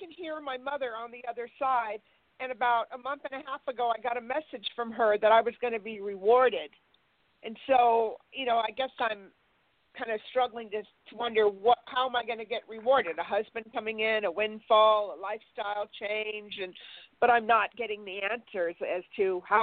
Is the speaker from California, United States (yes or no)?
yes; California, United States; I'm from California.